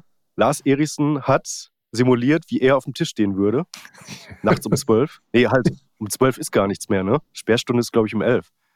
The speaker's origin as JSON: {"language": "German", "town": "Munich", "region": "Bavaria", "country": "Germany", "tie": "born or raised there", "said": "in meiner Heimatstadt München"}